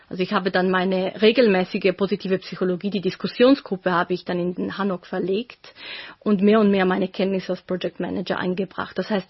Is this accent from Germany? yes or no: no; Zurich, Switzerland; born there; moved away as an adult; now in Korea; ich bin in der Schweiz in Zürich geboren. Nach Korea bin ich 2008 das erste Mal als Touristin gekommen und dann in 2015 habe ich mich entschieden, hier mein Masterstudium zu machen.